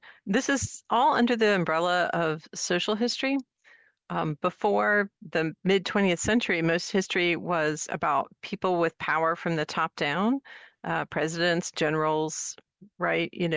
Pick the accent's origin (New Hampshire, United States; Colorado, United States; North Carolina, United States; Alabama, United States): North Carolina, United States; I grew up in North Carolina in the 70s and 80s when they were still getting around to integrating schools.